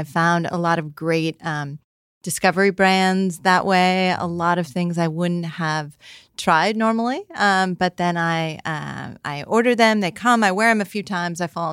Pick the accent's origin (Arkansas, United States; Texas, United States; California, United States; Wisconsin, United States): California, United States; San Francisco; My dad actually worked, so we grew up in San Francisco.